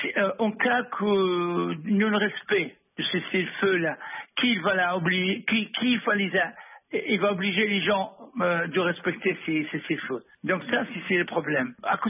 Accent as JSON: {"language": "French", "region": "Benghazi", "country": "Libya", "said": "moi je suis à Albeïza, vous m'avez téléphoné, je suis à Albeïza actuellement. Mais je suis de Benghazi."}